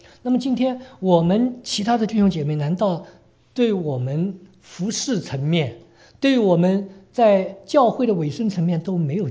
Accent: China; 我们中国人叫青黄不接的时候

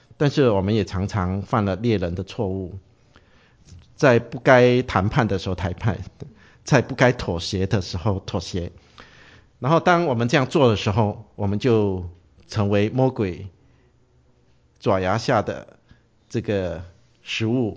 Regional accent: Brunei; 因为我不会广东话的，那时候我只是讲普通话，然后他们就说啊，你是哪里来啊？我说我文莱来的。

